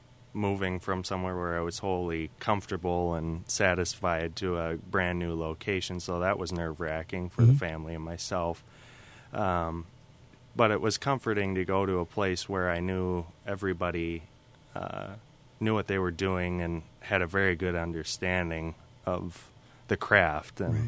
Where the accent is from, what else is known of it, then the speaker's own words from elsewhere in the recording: Duluth, Minnesota, United States; Well, I grew up here in Duluth, Minnesota. Mm-hmm. I've been here, it was for 18 years of my life until I moved off to Red Wing for college.